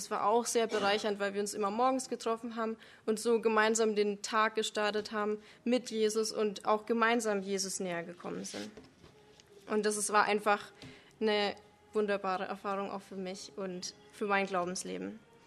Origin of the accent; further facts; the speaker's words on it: Bavaria, Germany; ich komme ursprünglich aus Oberfranken, wie man das vielleicht auch hören kann